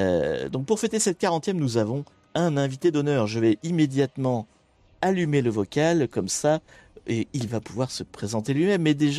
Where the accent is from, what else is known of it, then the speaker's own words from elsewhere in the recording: Normandy, France; je suis normand d'origine, donc petite guéguerre normand-breton.